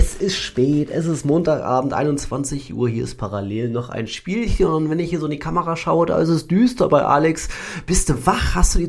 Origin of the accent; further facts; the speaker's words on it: Hesse, Germany; Ich war in meiner Heimat in Nordhessen, hab sogar hier in Baunatal Fußball geschaut.